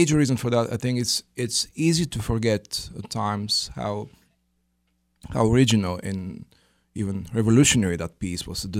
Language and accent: English; Little Rock, Arkansas, United States; I've never performed in my hometown now, Little Rock.